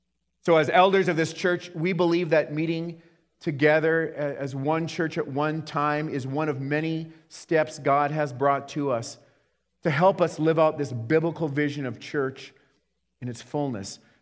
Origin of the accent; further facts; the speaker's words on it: Missoula, Montana, United States; And maybe you think, well, we're from Missoula.